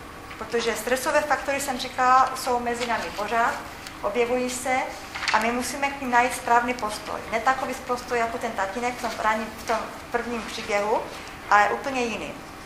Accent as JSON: {"language": "Czech", "town": "Ostrava", "region": "Moravian-Silesian Region", "country": "Czechia", "said": "Já pocházím z Ostravy, já jsem na škole chodívala na brigády"}